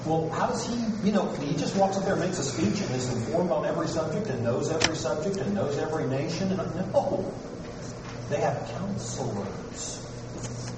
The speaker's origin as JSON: {"language": "English", "country": "United States", "said": "And I'm as proud an American as you are"}